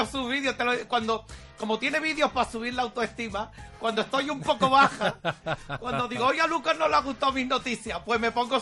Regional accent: Spain; Bueno, yo soy de España. Vaya. Soy de España.

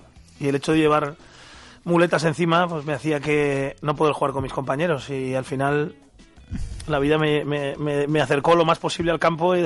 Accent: San Sebastián, Basque Country, Spain; Yo sí, de Donostierra.

